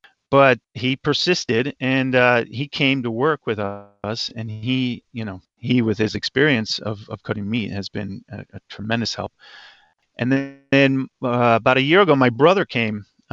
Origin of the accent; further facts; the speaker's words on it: Chicago, Illinois, United States; As you mentioned earlier, I'm an Italian-American. I grew up near Chicago. We're actually Sicilian, and we stayed close to our Italian roots.